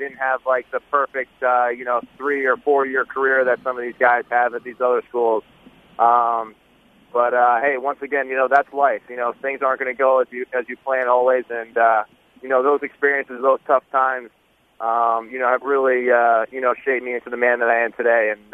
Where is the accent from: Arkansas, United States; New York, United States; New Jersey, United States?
New Jersey, United States; Franklin Lakes; So he's from Wyckoff, New Jersey, and I'm from Franklin Lake. And both those towns connect into the same high school.